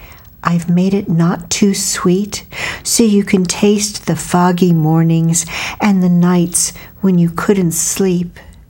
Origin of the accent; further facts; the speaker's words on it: California, United States; something that I, as a Californian, had never experienced